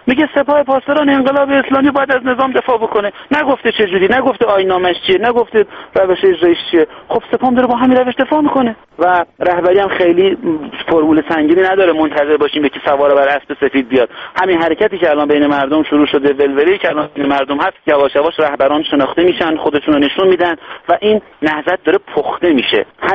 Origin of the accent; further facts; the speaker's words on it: Iran; بنده امروز به عنوان یک ایرانی که مهندس صنایع هستم، دانشجو رشته حقوق هم هستم